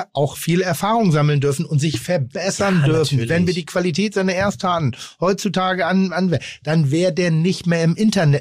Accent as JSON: {"language": "German", "town": "Pinneberg", "region": "Schleswig-Holstein", "country": "Germany", "said": "ich komme vom Land. Ich komme jetzt nicht vom Dorf, aber ich komme aus Pinneberg."}